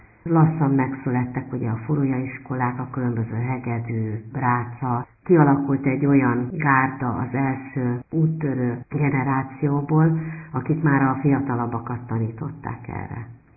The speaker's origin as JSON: {"language": "Hungarian", "region": "Tolna", "country": "Hungary", "tie": "born or raised there", "said": "Én gyermekkoromban egy Tolna megyébe betelepített bukovinai székely familiába nőttem föl."}